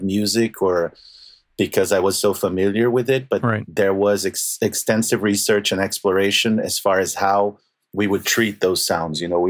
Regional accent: Brazil; I'm from Brazil, but I've spent time in Argentina.

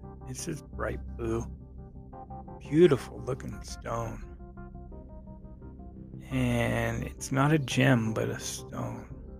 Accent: Reno, Nevada, United States; I'm from Reno, Nevada. And I remember when I was a kid, Burning Man, and going there once.

